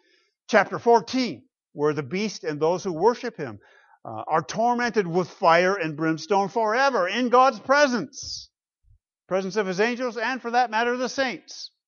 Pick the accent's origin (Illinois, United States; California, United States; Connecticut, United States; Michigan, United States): Michigan, United States; I come from the Great Lakes State, Michigan.